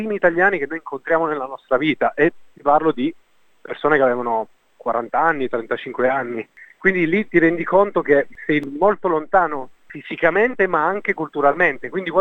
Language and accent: Italian; Abruzzo, Italy; now in Turin, Italy; io vivo a Torino da 10 anni, perché le mie origini sono abruzzesi